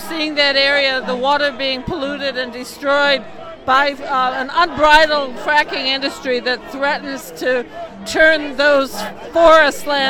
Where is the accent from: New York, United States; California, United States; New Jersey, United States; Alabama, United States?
New York, United States; I'm from Philadelphia area, but I grew up in southwestern New York State near the Pennsylvania border, not far from the areas that are being fracked now in northwestern Pennsylvania.